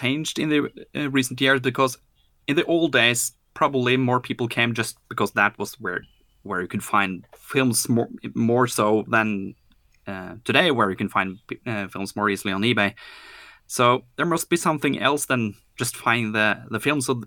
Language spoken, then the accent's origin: English; Norway; Me and myself, I'm coming from Norway, and we have a little group of Norwegians coming every year.